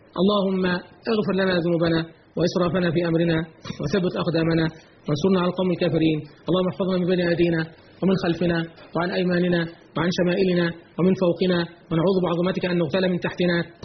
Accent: Egypt

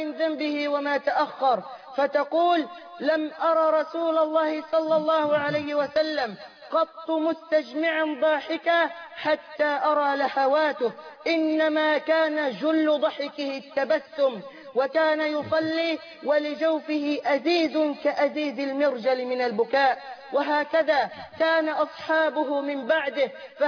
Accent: Egypt; بلدنا مصر

